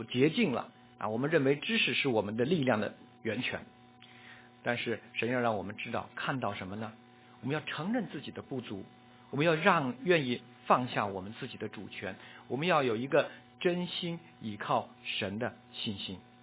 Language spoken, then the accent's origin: Chinese; Beijing, China; now in United States; 我们从小在北京长大，北京旁边也有一些山，那些山呢都是石头山，是不长树的哈